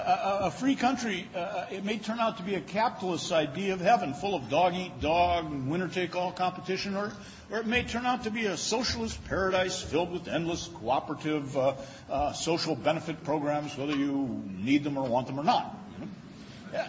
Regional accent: Toledo, Ohio, United States; moved away as an adult; also born or lived in East Coast; You know, I'm from Toledo, Ohio. I went to Miami of Ohio. My wife went to IU. I've lived 40 years out on the East Coast

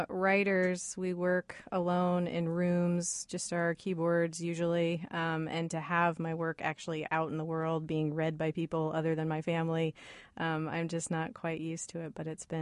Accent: Fort Wayne, Indiana, United States; I am. I'm from Fort Wayne.

